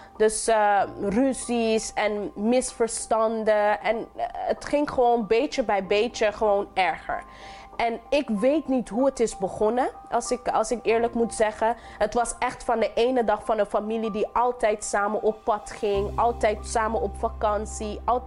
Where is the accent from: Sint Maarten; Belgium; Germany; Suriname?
Sint Maarten; also born or lived in Curaçao; now in Netherlands; ik ben 24 jaar oud en ik ben geboren op Curaçao, maar getogen op Sint Maarten. En in 2014 ben ik naar Nederland gekomen om te studeren.